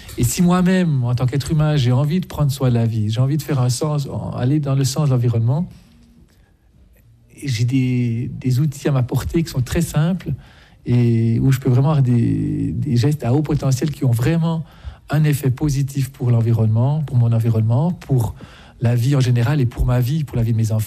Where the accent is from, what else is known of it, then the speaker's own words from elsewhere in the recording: Jura, Switzerland; Je suis jurassien, hein, à la base, donc franc-montagnard de surcroît.